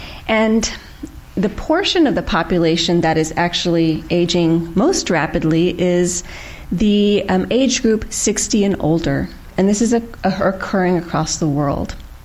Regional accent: the South, United States; accent: Southern; I'm of Indian origin, born and raised in the U.S., but actually raised in the South, so I used to have a Southern accent.

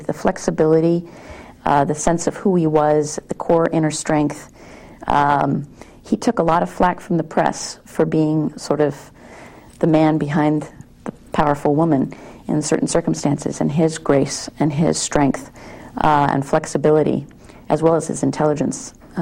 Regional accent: Greenwich, Connecticut, United States; also born or lived in Washington, D.C.; I was born in Washington, D.C. And shortly after that, my family moved to Greenwich, Connecticut, where I was raised until my college years.

